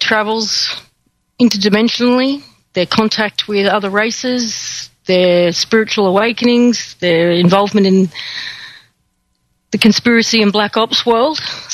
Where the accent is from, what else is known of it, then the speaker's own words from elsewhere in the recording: Australia; I'm Australian